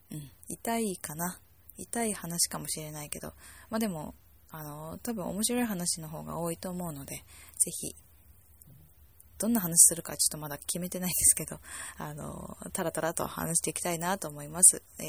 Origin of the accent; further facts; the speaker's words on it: Kanagawa, Japan; 私の実家も神奈川県にあるので